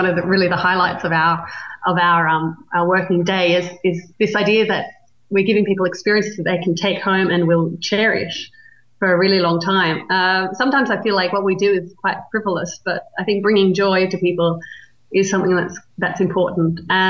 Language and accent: English; Australia; now in Italy; I am from Australia.